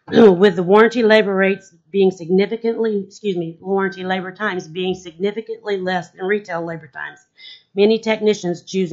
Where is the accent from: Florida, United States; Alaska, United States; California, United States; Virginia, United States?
Alaska, United States; Fairbanks; I'm from Fairbanks.